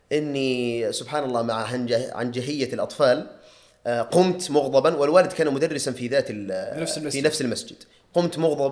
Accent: Riyadh, Riyadh Province, Saudi Arabia; نشأت في الرياض والاصل من مصر

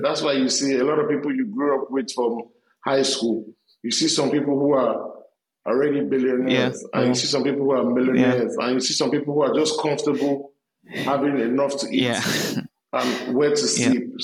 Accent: England, United Kingdom; I'll say growing up in England exposed me to a lot of things, bro.

